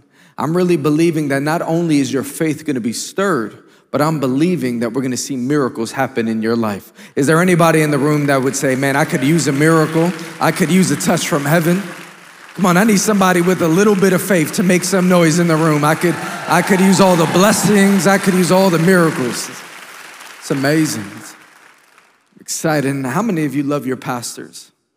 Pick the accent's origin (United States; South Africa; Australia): United States; New York City, New York; I come all the way from New York City